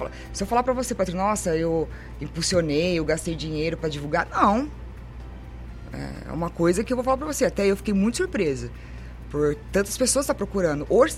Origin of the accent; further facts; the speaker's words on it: Americana, São Paulo, Brazil; born there; lógico que eu fiz voltar da minha cidade, onde eu nasci. A Americana é a cidade que eu amo